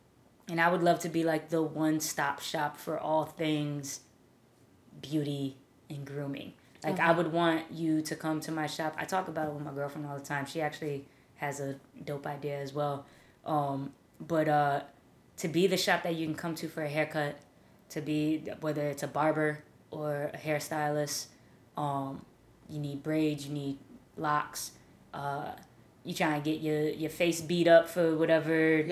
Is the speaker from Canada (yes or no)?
no; Springfield, Massachusetts, United States; now in Brooklyn, United States; No, I'm from Springfield, Massachusetts.